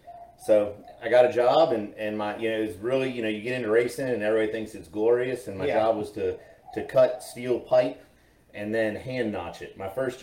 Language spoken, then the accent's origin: English; New Kent, Virginia, United States; also born or lived in Williamsburg; I'm really from a small town right outside of Williamsburg called New Kent. Born and raised. My entire family still lives there.